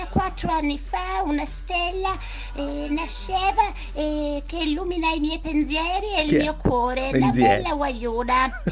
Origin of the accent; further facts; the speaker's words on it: England, United Kingdom; Italian is a second language; Io sono inglese e non so cosa significa il termine inferiori.